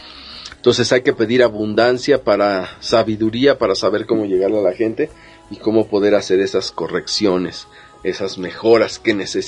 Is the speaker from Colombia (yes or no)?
no; Mexico; Como mexicanos somos un pueblo un tanto apático a la participación social